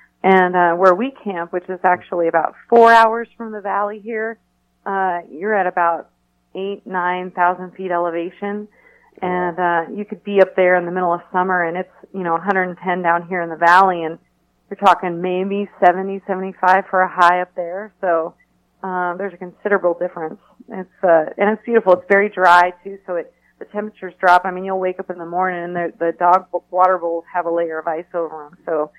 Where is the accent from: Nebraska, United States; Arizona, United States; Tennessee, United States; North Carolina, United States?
Arizona, United States; Well, I grew up here in Arizona. That's where I'm calling from today. We still live out here.